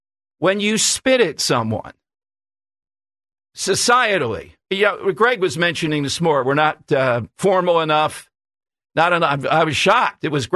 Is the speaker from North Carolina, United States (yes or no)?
no; Philadelphia, Pennsylvania, United States; I don't care if you're from Rome. I'm from South Philly.